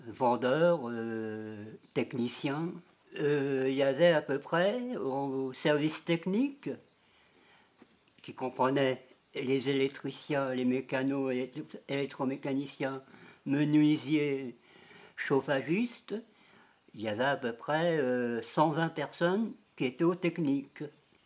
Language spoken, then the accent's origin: French; Pont-à-Mousson, Grand Est, France; also born or lived in Strasbourg; Je venais de la Lorraine, de Pont-à-Mousson. Mais avant Pont-à-Mousson, j'avais vécu à Strasbourg, jusqu'à l'âge de 12 ans.